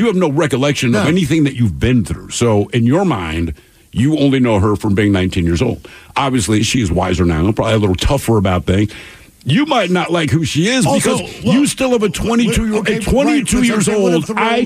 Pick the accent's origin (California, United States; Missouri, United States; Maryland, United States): Missouri, United States; St. Louis; I love my hometown of St. Louis.